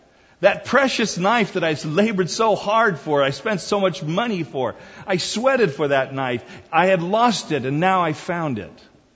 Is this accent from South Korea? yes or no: yes; South Korea; As a child growing up in Korea